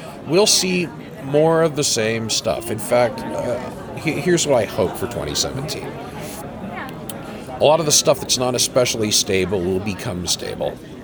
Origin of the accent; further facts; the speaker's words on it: Canada; Well, remember, I'm Canadian, so yes, this is important.